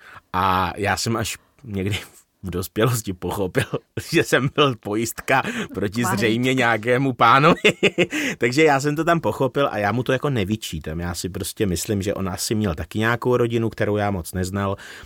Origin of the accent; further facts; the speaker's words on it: Kladno, Central Bohemian Region, Czechia; Já jsem totiž jako dítě chodil přes les u nás na Kladně